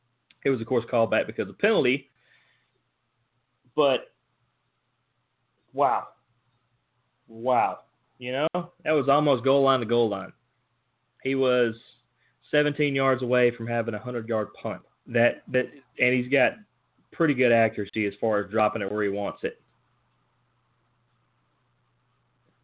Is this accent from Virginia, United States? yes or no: no; Dallas, Texas, United States; Kyler Neal from my hometown of Dallas had a three-yard scoring run.